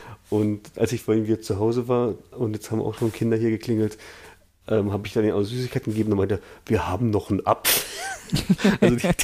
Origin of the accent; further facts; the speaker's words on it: Germany; Ich bin Deutscher, ich rufe das Jugendamt an.